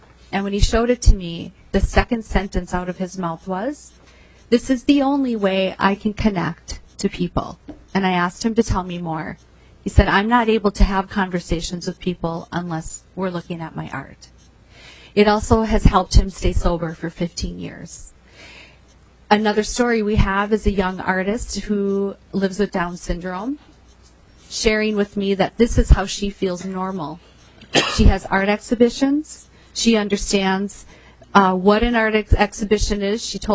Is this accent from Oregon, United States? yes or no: no; Duluth, Minnesota, United States; I am from the Duluth area.